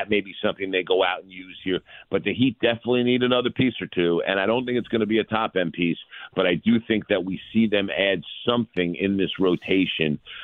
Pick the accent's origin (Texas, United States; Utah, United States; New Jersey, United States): New Jersey, United States; He was legitimately happy living in New Jersey, in the hometown that he grew up in, which is my hometown, by the way.